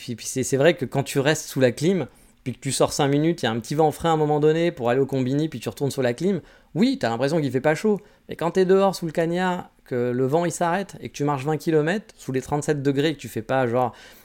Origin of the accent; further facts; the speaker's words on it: France; Ah, je suis français, hein